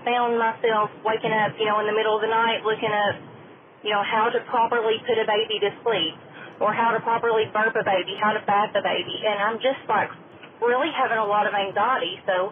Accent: Richmond, Kentucky, United States; I'm from Richmond, Kentucky.

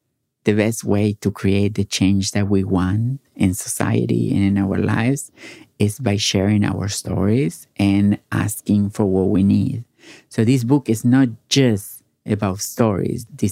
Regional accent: Argentina; English is a second language; now in Brooklyn, United States; I live in Brooklyn, New York City, and I am originally from Argentina.

